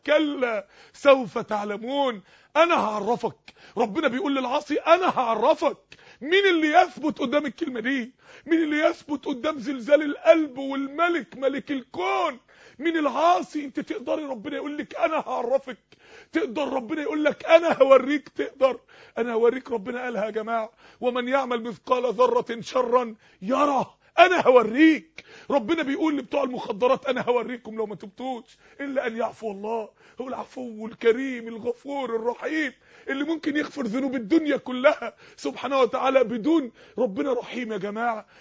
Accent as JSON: {"language": "Arabic", "town": "Mansoura", "region": "Dakahlia", "country": "Egypt", "said": "انا فاكر يوم السماء شتت عندنا في المنصورة تلج."}